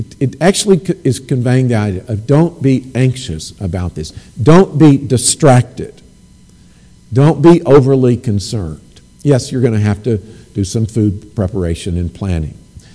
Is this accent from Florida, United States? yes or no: no; Alabama, United States; I was a southerner from Alabama.